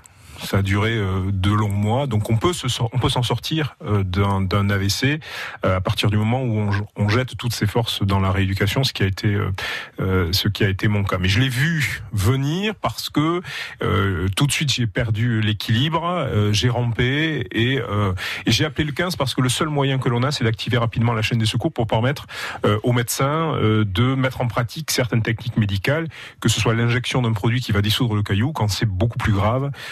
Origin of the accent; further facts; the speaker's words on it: Nouvelle-Aquitaine, France; La Nouvelle-Aquitaine, puisqu'on est issu d'à côté de Bordeaux.